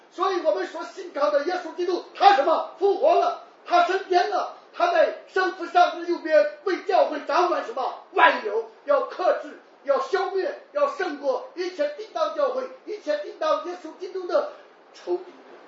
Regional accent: China; 我们说一般的我们中国人的圣餐办的都是追悼会。

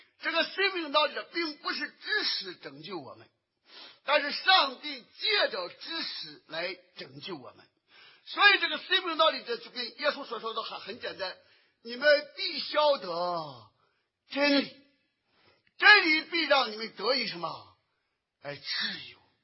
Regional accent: China; 因为我们中国人求爷爷告奶奶，然后最后要求贤什么拜佛。

